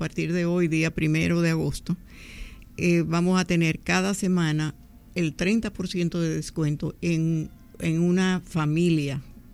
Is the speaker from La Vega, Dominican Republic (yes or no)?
no; Moca, Espaillat, Dominican Republic; No, ese es mi pueblo también.